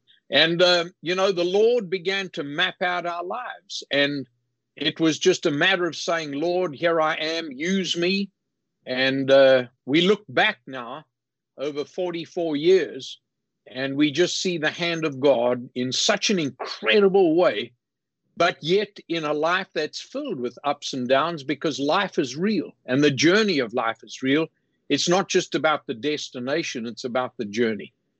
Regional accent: KwaZulu-Natal, South Africa; I was born in Zululand, Adam, on the upper east coast of South Africa. And spent 25 years of my life there.

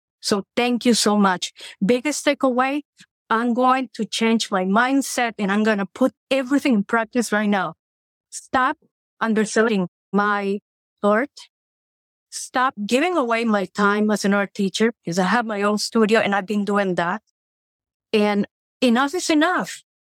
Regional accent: Costa Rica; now in Tennessee, United States; I'm originally from Costa Rica.

